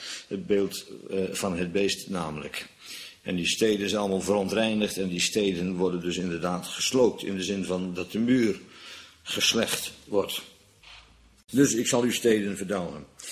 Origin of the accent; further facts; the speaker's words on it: Netherlands; Als Nederlander vind ik dat altijd prachtig.